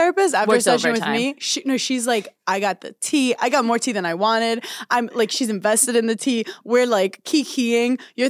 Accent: New York, United States; It's because I'm a New Yorker

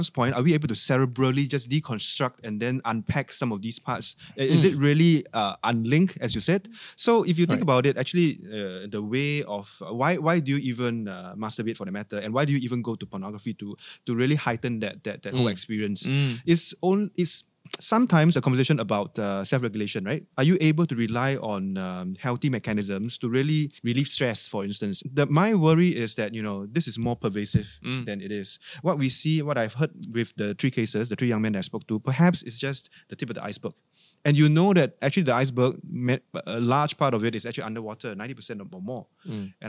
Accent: Singapore; But perhaps because of how we are Asian, how we are Singaporean, we don't really have these conversations because we are shy.

